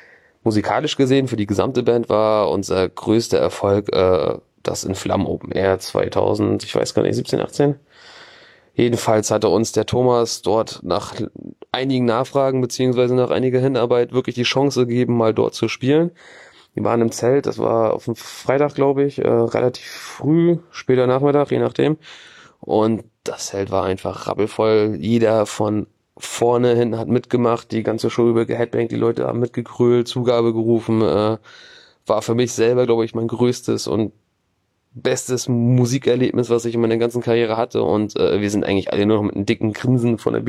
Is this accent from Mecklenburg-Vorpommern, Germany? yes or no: yes; Schwerin, Mecklenburg-Vorpommern, Germany; Wir kommen aus Dresden, beziehungsweise ich selber als einziger aus Schwerin in Mecklenburg.